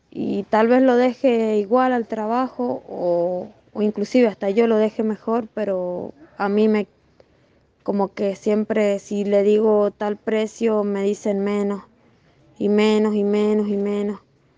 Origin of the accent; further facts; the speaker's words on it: San Juan, Argentina; en San Juan, soy sanjuanina y siempre me han aceptado